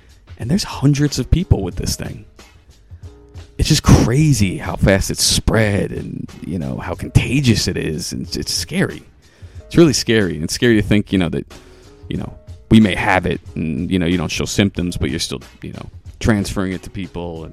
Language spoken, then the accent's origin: English; New York, United States; I'm from Rockland County. We have, you know, there's a big Hasidic population there